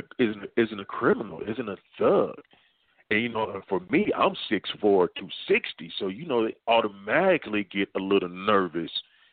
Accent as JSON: {"language": "English", "town": "Dayton", "region": "Ohio", "country": "United States", "tie": "born or raised there", "said": "I'm originally from Dayton, Ohio."}